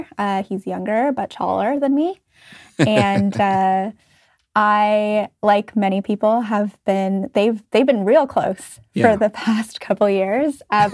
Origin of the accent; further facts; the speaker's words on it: Canada; I'm Asian Canadian. I am second generation Canadian, specifically of Chinese and Filipino descent.